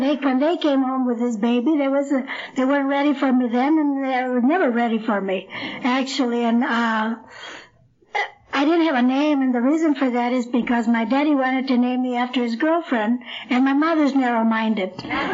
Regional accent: California, United States; now in Blythe, United States; I wasn't always from Blythe. I'm a transplant. I'm really from Orange County.

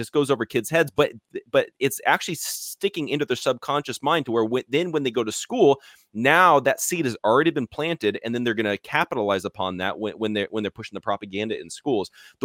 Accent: Norway; I'm Norwegian. So Frozen takes place in my home country, basically, right? There's no Native Americans that live in Norway

